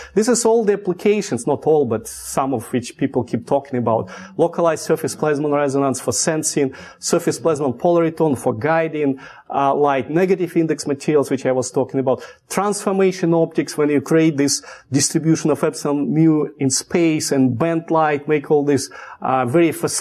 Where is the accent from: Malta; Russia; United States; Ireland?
Russia; because I came from Russia.